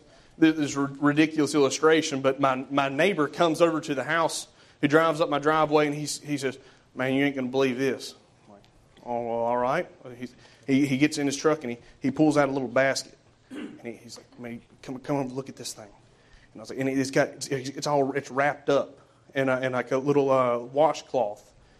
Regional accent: North Carolina, United States; Now, I'm from North Carolina, and I go to revival meetings.

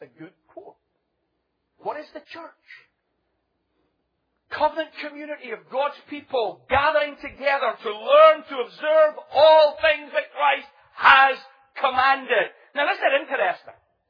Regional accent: Scotland, United Kingdom; now in Sacramento, United States; I never realized as I would move in there as a Scotsman

